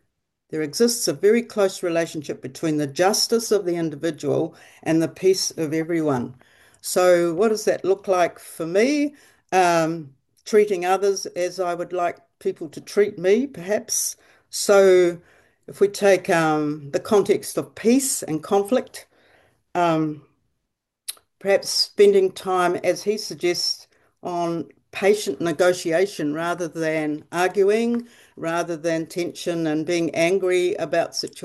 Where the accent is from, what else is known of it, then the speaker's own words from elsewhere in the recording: Lower Hutt, Wellington, New Zealand; I'm from Lower Hutt, Te Awa Kairangi.